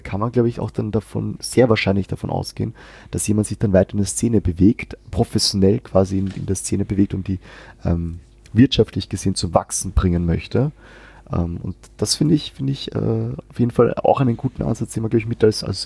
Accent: Austria; wir haben ja als Österreicher immer wieder das Problem

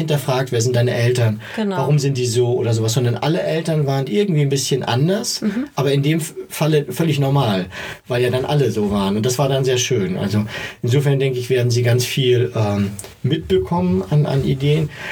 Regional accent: East Germany, Germany; Ich komme aus dem Osten, da ist das so das Übliche.

